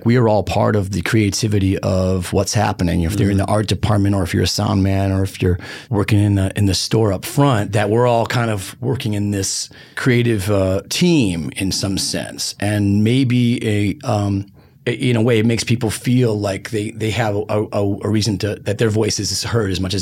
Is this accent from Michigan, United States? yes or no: yes; Detroit, Michigan, United States; I mean, I like country music all right, but I'm not from Nashville or wherever. I'm from Detroit